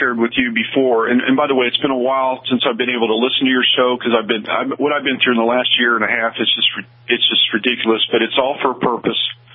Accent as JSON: {"language": "English", "region": "Missouri", "country": "United States", "said": "because I'm from Southern Missouri originally, and I tried to stir people in a good way when I was there"}